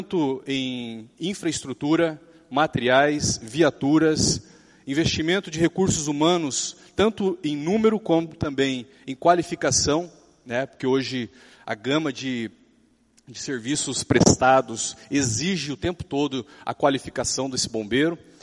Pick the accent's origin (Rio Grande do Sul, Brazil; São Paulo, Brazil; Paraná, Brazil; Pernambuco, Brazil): Paraná, Brazil; Arapongas; sou primeiro-tenente do Corpo de Bombeiros da Polícia Militar do Paraná, sou natural de Arapongas, aqui no Paraná, tenho 27 anos